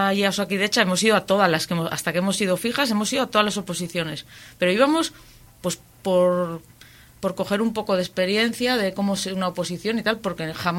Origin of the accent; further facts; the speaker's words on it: Cantabria, Spain; prefiero trabajar en mi pueblo, que no tener que estar desplazándome a Santander, que ya había estado los años de estudiar yendo y viniendo.